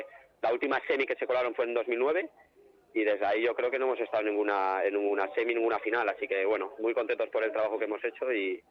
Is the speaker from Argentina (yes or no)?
no; Aravaca, Community of Madrid, Spain; De Madrid, de Aravaca.